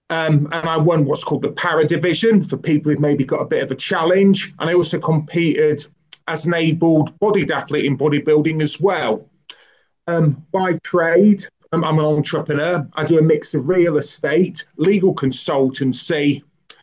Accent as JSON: {"language": "English", "country": "United Kingdom", "said": "I'm 42 years of age, 43 in August. I'm from the United Kingdom."}